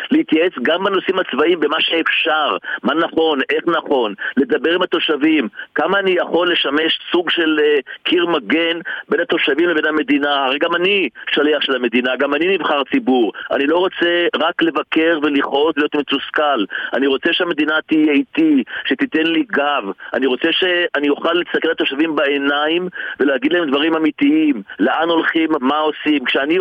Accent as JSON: {"language": "Hebrew", "region": "Northern District", "country": "Israel", "tie": "born or raised there", "said": "נולדתי פה, אני חי פה, אני ראש מועצה פה"}